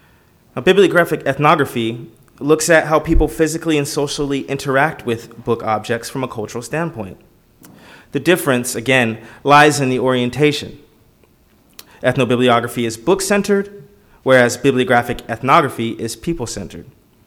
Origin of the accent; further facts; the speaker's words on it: United States; my experience as a person of color growing up in the United States has shaped my outlook